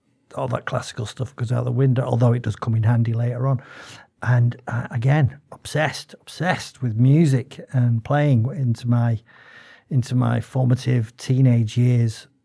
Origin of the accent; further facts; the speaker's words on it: Manchester, North West England, United Kingdom; born there; I was born in Manchester from an Irish family. My mother was born in Dublin, as was all her sisters and brothers.